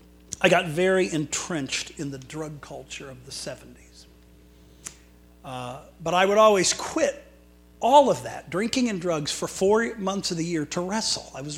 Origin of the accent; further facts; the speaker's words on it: Richfield, United States; Let me just tell you a little bit about my upbringing. I grew up in Richfield.